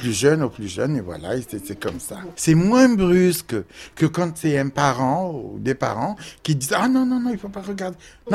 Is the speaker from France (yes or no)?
no; Algeria; moved away as an adult; j'avais 27 ans, je venais d'arriver d'Algérie. J'avais 28 ans, là.